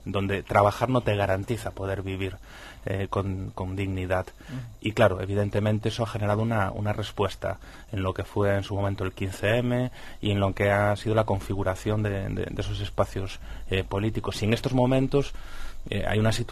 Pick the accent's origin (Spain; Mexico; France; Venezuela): Spain; Galicia; Yo como gallego me considero gallego de nación